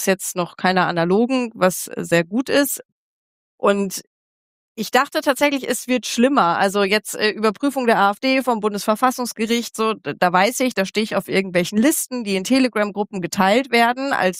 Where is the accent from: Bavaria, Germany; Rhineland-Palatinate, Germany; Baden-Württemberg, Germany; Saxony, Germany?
Saxony, Germany; Freiberg; Ich bin in Sachsen im ländlichen Raum aufgewachsen, zwischen Dresden und Chemnitz in Freiberg